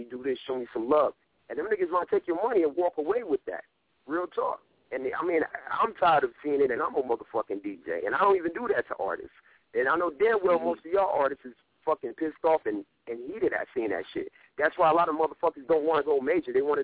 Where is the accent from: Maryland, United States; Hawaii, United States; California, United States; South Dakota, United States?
California, United States; Now, I'm from Cali. I'm a young kid. I'm only 24